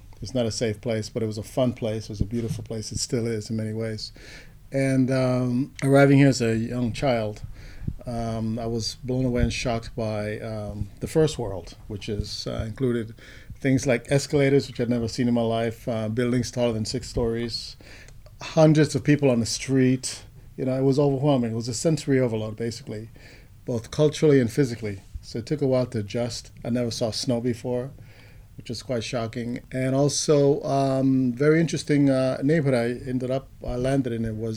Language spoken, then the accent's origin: English; Panama; first language Spanish; English is a second language; moved away; He came from Spain and from Madrid, and I was from Panama. We spoke the king's English, as it were, Spanish.